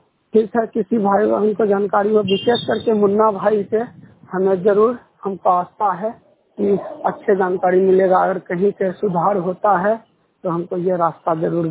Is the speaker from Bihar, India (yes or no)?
yes; Munger, Bihar, India; now in Kota, India; मेरा गांव है मुंगेर बिहार, मैं नौकरी करता हूँ कोटा राजस्थान में, DRM ऑफिस में हूँ पोस्टेड